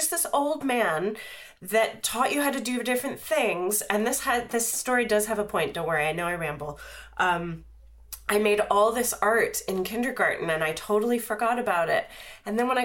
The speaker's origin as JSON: {"language": "English", "region": "Pennsylvania", "country": "United States", "tie": "born or raised there", "said": "I grew up outside of Pittsburgh, and he's from Pittsburgh, so like the Warhol Museum was a big deal."}